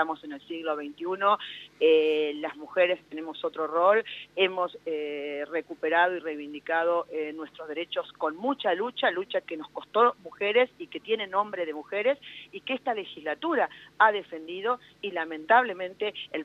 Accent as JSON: {"language": "Spanish", "town": "Macachín", "region": "La Pampa", "country": "Argentina", "said": "yo vengo de Macachín, un pueblo donde está también involucrado en esta situación"}